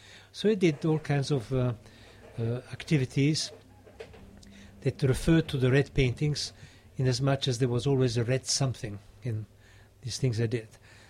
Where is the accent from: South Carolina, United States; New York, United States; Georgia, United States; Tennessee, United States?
New York, United States; I had a couple of exhibitions in Italy as a New Yorker